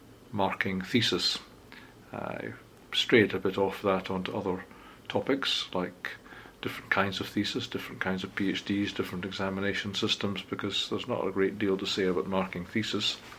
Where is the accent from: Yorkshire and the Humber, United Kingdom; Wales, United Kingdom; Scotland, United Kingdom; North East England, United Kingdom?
Scotland, United Kingdom; My eyes were immediately attracted as a Scotsman to the word free.